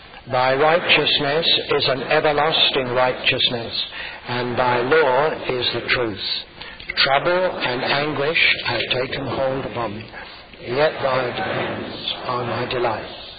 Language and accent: English; England, United Kingdom; I don't come from Ulster, but I come from England.